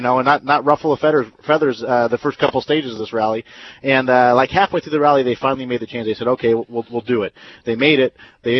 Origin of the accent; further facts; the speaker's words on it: United States; So being American at that time in 2005, I was getting little to no respect at all.